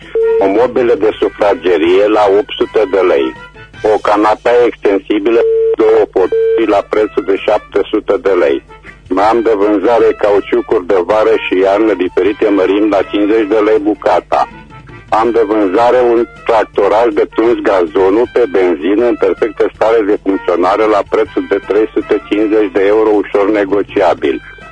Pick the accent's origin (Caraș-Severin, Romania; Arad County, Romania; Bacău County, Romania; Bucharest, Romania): Caraș-Severin, Romania; Reșița; din Reșița